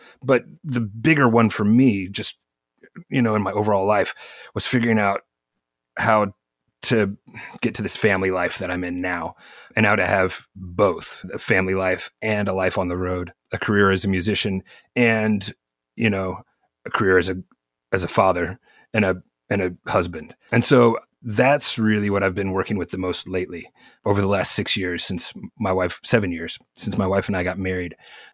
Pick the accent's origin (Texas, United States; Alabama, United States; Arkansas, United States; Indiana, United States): Arkansas, United States; And so I never had a basement growing up in Arkansas, but up in here, my wife's from Ohio and everybody's got basements up here in Ohio.